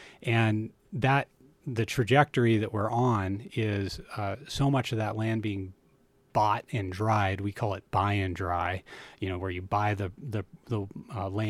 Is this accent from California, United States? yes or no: no; Colorado, United States; I'm originally from the Western Slope